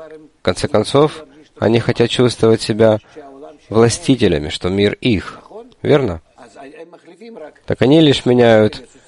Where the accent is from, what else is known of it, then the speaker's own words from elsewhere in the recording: Russia; moved away; Я вырос в России.